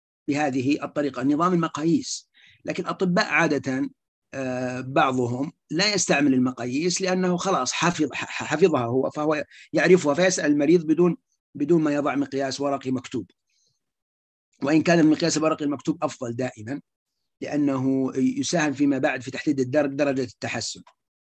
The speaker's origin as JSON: {"language": "Arabic", "country": "Saudi Arabia", "said": "ومثلا عندنا في السعودية نحن تقريبا 4% اللي هو الاكتئاب"}